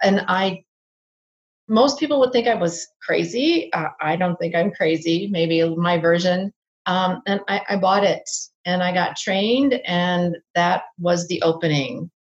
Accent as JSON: {"language": "English", "region": "Minnesota", "country": "United States", "said": "And I'm from Minnesota, so you can hear them in a, oh, the soda."}